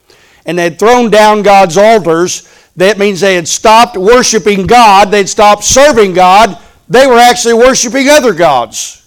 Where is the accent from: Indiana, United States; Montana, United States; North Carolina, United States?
Indiana, United States; I'm from Indiana. I know what tornadoes are. I'm not from Tornado Alley like Kansas and Oklahoma and Arkansas and some of those, Texas.